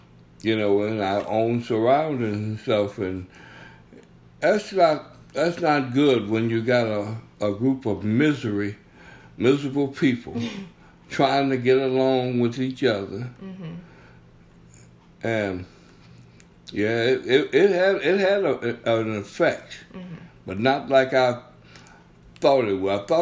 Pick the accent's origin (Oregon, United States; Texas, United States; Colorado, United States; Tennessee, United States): Texas, United States; Galveston; being that I grew up in Galveston, and Galveston is constantly hit by hurricanes when I was young and everything